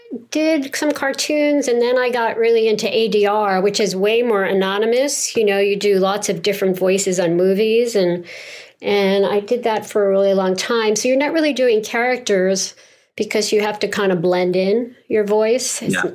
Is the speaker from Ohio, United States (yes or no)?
no; New York, United States; accent: New York; And I'm from New York. So I said, sure.